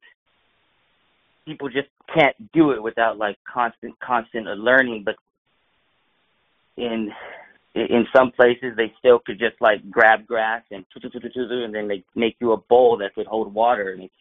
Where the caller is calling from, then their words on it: Texas, United States; Hey, Fakeologist. … from Texas.